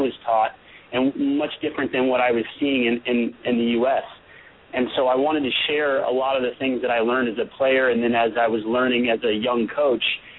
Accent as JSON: {"language": "English", "region": "Colorado", "country": "United States", "tie": "born or raised there", "said": "when I look back at my life growing up in Colorado, then Stanford, then playing on the pro tour"}